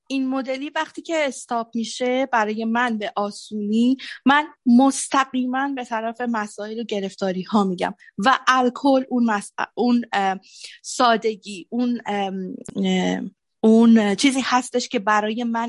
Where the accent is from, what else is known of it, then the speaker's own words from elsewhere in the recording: Shiraz, Fars, Iran; توی بچگیم تو ایران زندگی کردم، توی شیراز. I'm from Shiraz too.